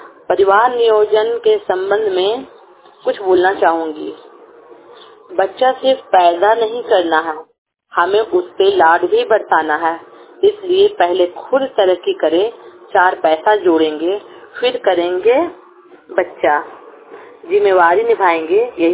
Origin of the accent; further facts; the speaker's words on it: Bagodar, Jharkhand, India; मैं बगोदर की जर्मुन्ने चट्टी की रहने वाली हूँ।